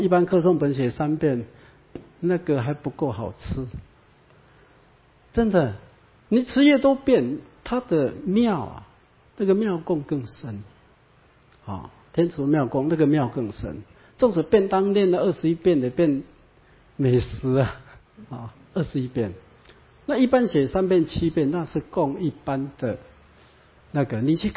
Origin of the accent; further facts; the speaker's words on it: China; 可罗马拼音我们中国人读起来怪怪的